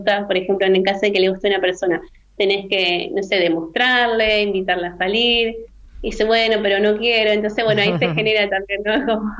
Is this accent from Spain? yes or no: no; Rosario, Santa Fe, Argentina; yo soy acá de Rosario